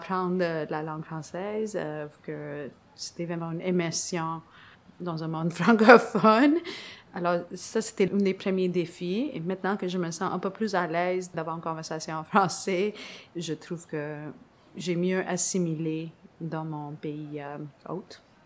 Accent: India; aussi sur des projets en Inde, mon pays d'origine.

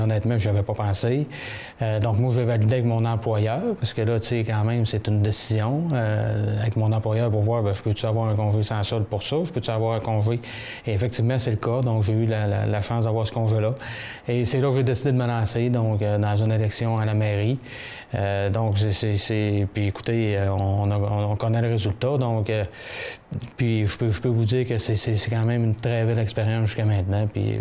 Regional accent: Dolbeau-Mistassini, Quebec, Canada; Tu sais, j'ai toujours demeuré à Dolbeau-Mistassini. Mm. Je suis né à Dolbeau-Mistassini. J'ai toujours été fier de cette ville-là. J'ai toujours aimé cette ville-là.

